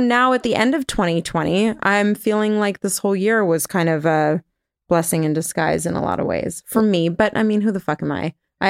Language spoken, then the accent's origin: English; California, United States